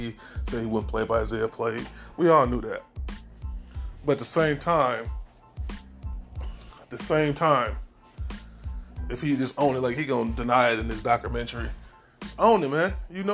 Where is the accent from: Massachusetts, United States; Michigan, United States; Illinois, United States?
Michigan, United States; Detroit; And, you know, I'm from Detroit, so it touched me.